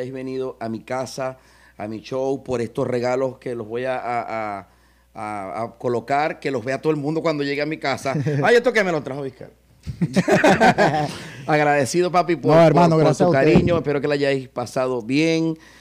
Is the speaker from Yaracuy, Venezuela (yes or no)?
no; Maracaibo, Zulia, Venezuela; de Maracaibo, Zulia, Venezuela.